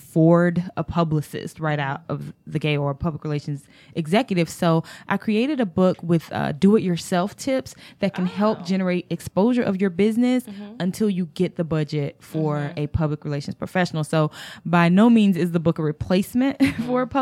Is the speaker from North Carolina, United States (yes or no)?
yes; North Carolina, United States; but I'm from North Carolina and I went to UNC Chapel Hill